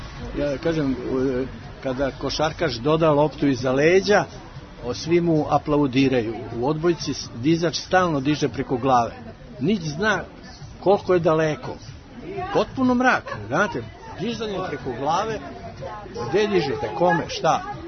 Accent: Belgrade, Serbia; I on kaže, po naglasku, vi ste iz Beograda. Ja kažem, jeste, ja sam iz Beograda. Pa kaže, vi ste Srbin. Ja kažem, jeste, ja sam Srbin.

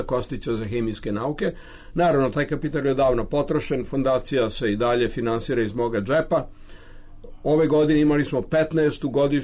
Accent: Belgrade, Serbia; Vratio sam se da bih živao lepo u svome zavičaju. Ja sam Beograđanin treće generacije

